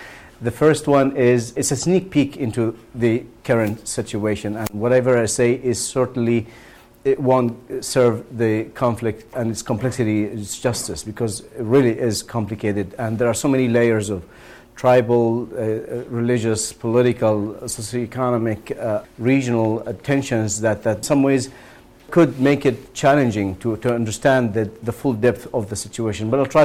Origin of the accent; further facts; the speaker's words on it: Yemen; I myself have Yemeni family there. I come from Yemen. I have family there. I have friends. I have relatives. I've taught in one of the universities there for some time. So I'm deeply connected to Yemen